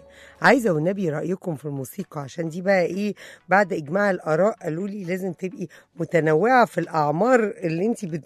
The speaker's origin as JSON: {"language": "Arabic", "country": "Egypt", "said": "أنا بقول لكم عندنا كلام بتاعنا إحنا بس كمصريين."}